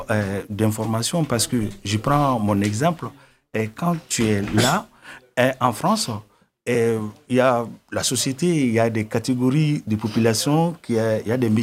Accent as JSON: {"language": "French", "country": "Mali", "tie": "born or raised there", "said": "moi, je l'ai dit, je suis originaire du Mali. Je l'ai dit, moi, je suis venu du Mali."}